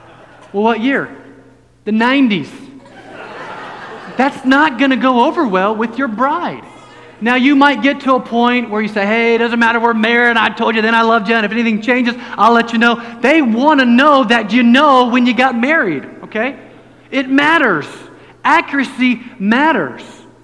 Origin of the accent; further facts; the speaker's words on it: Columbus, Mississippi, United States; born there; Oh, you were born in Mississippi. Where? I was born in Jackson. My mom said … you're not born in Jackson. You were born in Columbus.